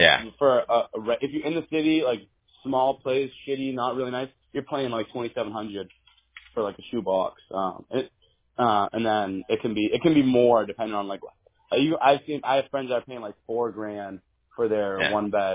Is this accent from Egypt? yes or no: no; Boston, Massachusetts, United States; Definitely a lot of white people, if that's kind of what you're asking.